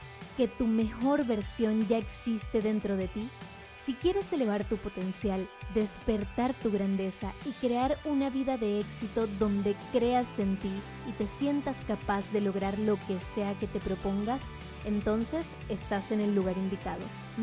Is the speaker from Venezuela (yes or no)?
yes; Venezuela; Venezuela, el país en el que yo crecí y nací, de donde soy, es un país muy complicado socialmente.